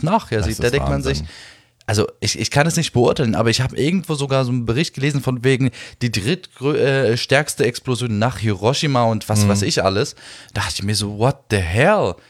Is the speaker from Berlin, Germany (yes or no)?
yes; Berlin, Germany; Ich bin zwar hier in Berlin geboren, hier aufgewachsen und lebe auch hier.